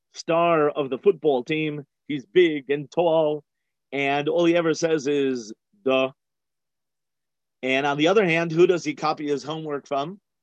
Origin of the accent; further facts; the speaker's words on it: Riverdale, New York, United States; now in Israel; I grew up in Riverdale. When I came on Aliyah, everybody asked me if I know Archie.